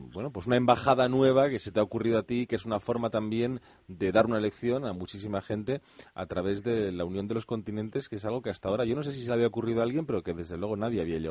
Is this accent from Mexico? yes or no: no; Cantabrian coast, Spain; como soy del Cantábrico